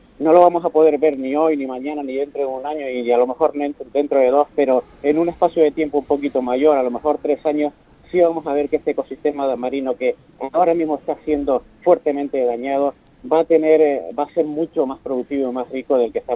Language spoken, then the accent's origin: Spanish; Canary Islands, Spain; como canarios también que somos